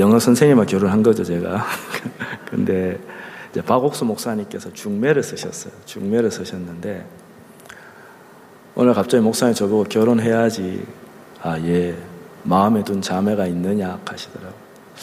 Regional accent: Daegu, South Korea; 저도 고향이 대구예요.

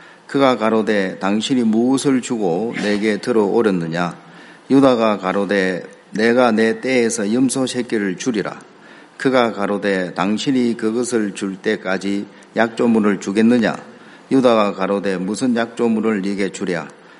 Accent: Andong, North Gyeongsang, South Korea; born there; 제가 10남매예요. 10남매고 아주 이제 안동 근가로 양반집 이제에서 태어났어요.

